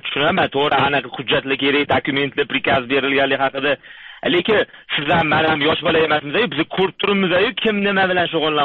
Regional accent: Tashkent, Uzbekistan; now in North America; O'zim Toshkentlikman.

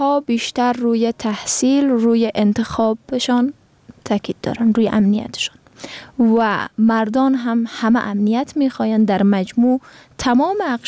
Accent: Afghanistan

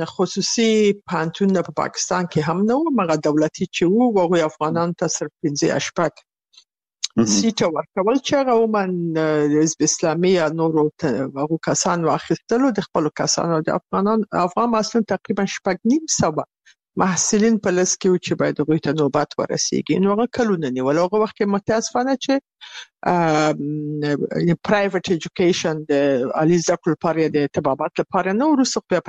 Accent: Kabul, Afghanistan; also born or lived in Bagram; ما په دې ولایت کې پیدا شویم چې پغه وخت کې دا مربوط ده په ګرامي ولسوالي کې ده په یو کلی کې چې هغه کې پیدا شویم او زما ابتدایي زده کړې همدارنګه ثانوي زده کړې دواړه په کابل کې شوې

